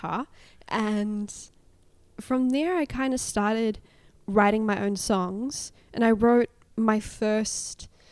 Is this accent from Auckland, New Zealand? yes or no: yes; Waiuku, Auckland, New Zealand; I am an Auckland native, as you put it. Yes. I grew up in South Auckland, so I grew up in a really small town called Waiuku, which used to be part of Waikato, I believe. And about 2 years ago, I moved to Whenuapai, which is North Auckland.